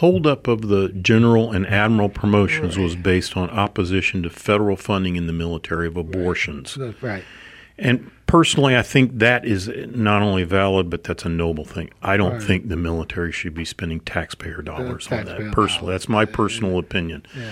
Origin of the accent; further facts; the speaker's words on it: Montgomery, Alabama, United States; born there; I was born in Montgomery, Alabama. My mom was from a little town called Millry, Alabama. My dad was from Birmingham. I'm about as Alabamian as you can get.